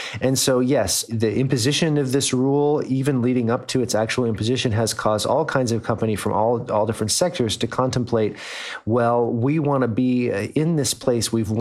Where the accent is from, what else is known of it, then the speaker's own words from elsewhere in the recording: United States; moved away; You know, I'm just a foreigner here. I'm American, and this is not my home.